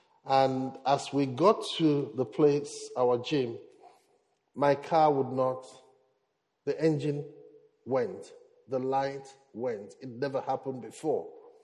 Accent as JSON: {"language": "English", "country": "Nigeria", "said": "I come from Nigeria, we don't eat cold porridge at night."}